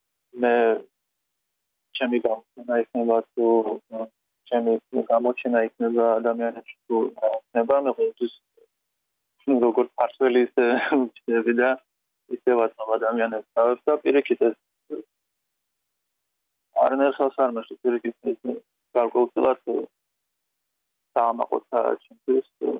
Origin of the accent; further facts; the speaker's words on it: Gali, Abkhazia, Georgia; მე ყველაზე გალელი ვარ